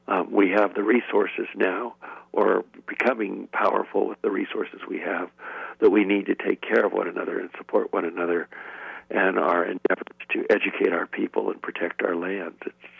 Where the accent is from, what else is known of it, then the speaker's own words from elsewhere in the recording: California, United States; We are California Indian people, and we start here, we start home.